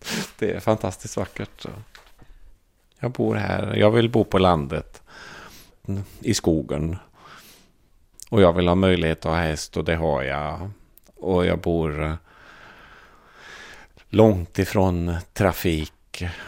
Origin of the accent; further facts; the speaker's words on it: Örslösa, Västra Götaland County, Sweden; born there; Örslösa, en mil utanför stan.